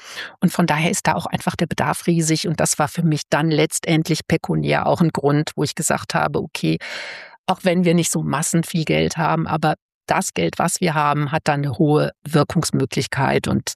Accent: Zonenrandgebiet (inner German border area), Germany; ich bin auch im Zonenrandgebiet groß geworden

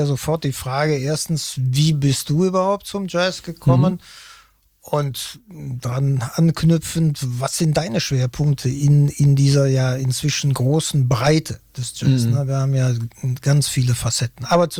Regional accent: Cologne, North Rhine-Westphalia, Germany; Da muss ich ja als Kölner froh sein und glücklich

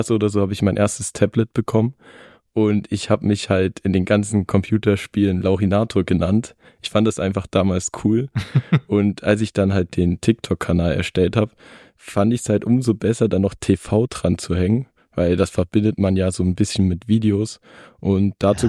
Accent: Saxony, Germany; ich bin 18 Jahre alt und … ich komme auch aus Sachsen.

